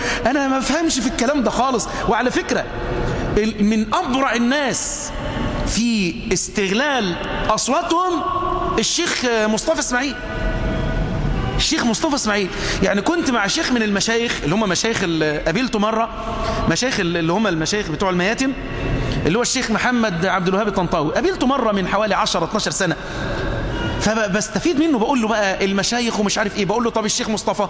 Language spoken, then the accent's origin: Arabic; Egypt; اللهم احفظ بلدنا مصر وسائر بلاد المسلمين.